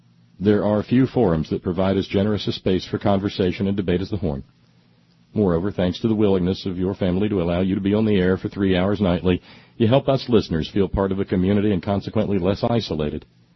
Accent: Massachusetts, United States; That he comes from my home state, Commonwealth, the once exemplary People's Republic of Massachusetts, makes me proud and reminds me of a time in my childhood and youth when voices such as his were not at all uncommon there.

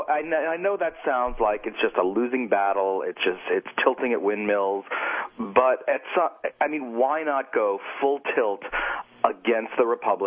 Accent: United States; Panko, please. I'm American.

